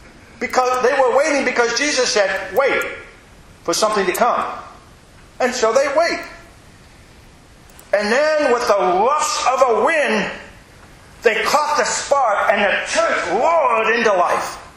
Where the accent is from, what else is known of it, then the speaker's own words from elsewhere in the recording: Indiana, United States; For some reason, this year I've had several opportunities to reflect on Memorial Day and growing up in Indiana.